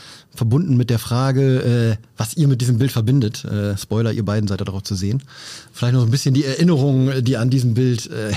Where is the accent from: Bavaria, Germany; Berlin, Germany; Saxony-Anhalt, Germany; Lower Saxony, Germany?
Lower Saxony, Germany; Oldenburg; ich bin Oldenburger